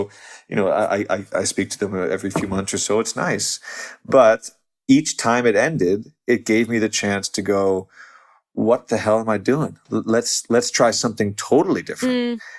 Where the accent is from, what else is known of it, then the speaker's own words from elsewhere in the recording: New York, United States; also born or lived in Los Angeles; My whole childhood, I grew up outside New York. All I wanted to do was ever live in New York.